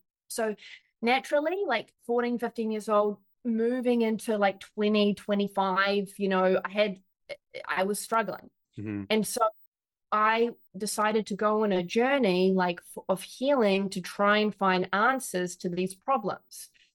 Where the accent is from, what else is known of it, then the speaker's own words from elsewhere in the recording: New Zealand; I grew up in New Zealand, and it was such a beautiful country to be in and to grow up in. I was very lucky, and yeah, I grew up with my Polish family there.